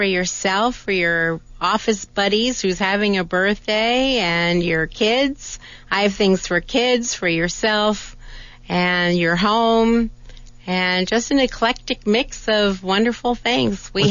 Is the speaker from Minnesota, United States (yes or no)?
no; San Francisco, California, United States; now in Tucson, United States; Originally from San Francisco.